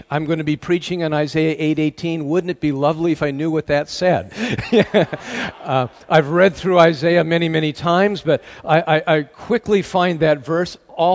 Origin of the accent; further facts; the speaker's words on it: United States; accent: American; now in United Kingdom; because you can tell by my accent, I want to throw America in there as well